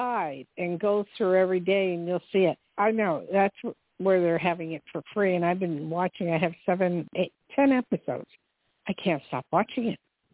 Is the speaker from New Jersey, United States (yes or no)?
yes; New Jersey, United States; I mean, I'm a Yankee fan, and I'm from Jersey, so Yankees.